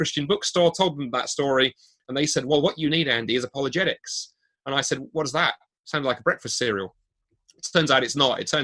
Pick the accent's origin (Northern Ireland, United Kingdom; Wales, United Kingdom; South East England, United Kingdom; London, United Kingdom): London, United Kingdom; now in Scotland; I grew up in London, although I live in Scotland now. London was home, and I grew up in a sort of strong Baptist home.